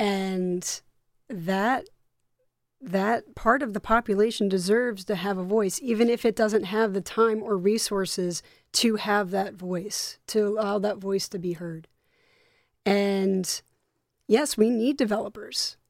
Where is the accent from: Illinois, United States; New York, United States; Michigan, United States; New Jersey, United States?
New Jersey, United States; You know, I grew up in South Jersey, and I also lived for a year in North Carolina.